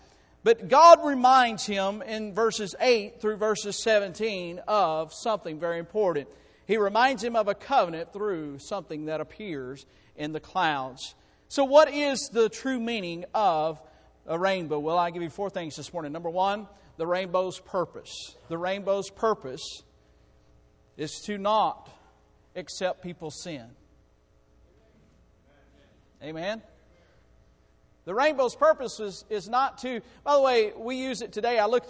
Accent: Alabama, United States; Sorry, I'm from Alabama.

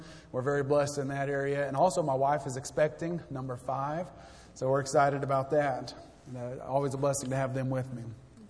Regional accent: El Paso, Texas, United States; born there; I am from Texas, born in the city of El Paso, actually. My mom and dad were both born and raised here in Fort Worth, or in the Fort Worth area. And so I always consider Texas home. I'm always proud to be a Texan.

